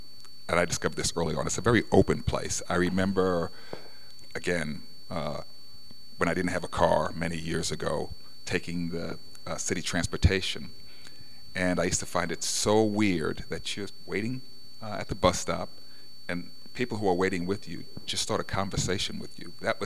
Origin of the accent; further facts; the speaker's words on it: New York, United States; I grew up in East New York.